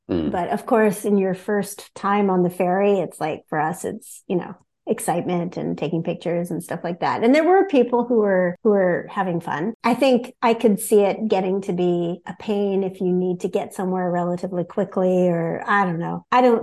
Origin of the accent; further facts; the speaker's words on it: Alberta, Canada; And now I can say that I moved out here, but I'm originally from Alberta. So I'm actually a Westerner.